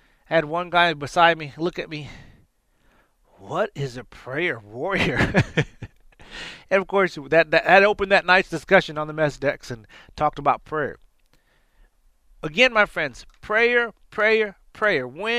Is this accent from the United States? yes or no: no; India; I'm from India